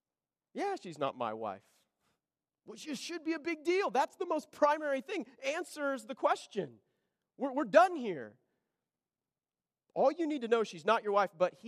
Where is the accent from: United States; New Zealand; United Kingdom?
United States; I'm an American. We kind of have to go with the flow here.